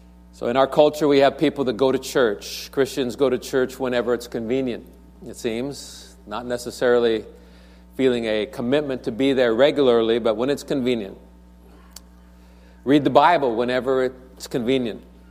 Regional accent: Portland, United States; I enjoyed sports with him as a youngster growing up in Portland.

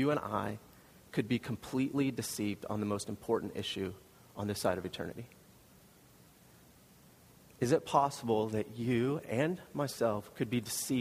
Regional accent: East Coast, United States; I grew up on the East Coast. I know that the sun does not set over the ocean on the East Coast.

